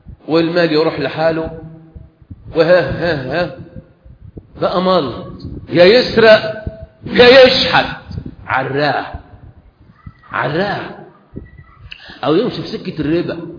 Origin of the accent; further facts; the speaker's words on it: Egypt; طعام الدنيا كلها عندنا في مصر